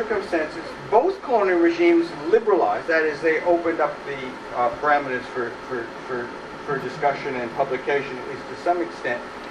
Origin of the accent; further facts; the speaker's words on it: Australia; Now, me as an Australian, I live in Melbourne, which is the capital of the state of Victoria, and I'm an Australian.